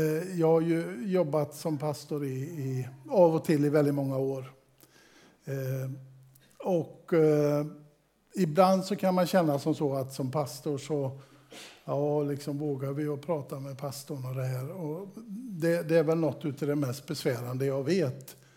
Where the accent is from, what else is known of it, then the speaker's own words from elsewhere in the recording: Västra Götaland County, Sweden; Är det så att ni inte uppfattar något av det jag säger så kan det också bero på att jag är västgöte.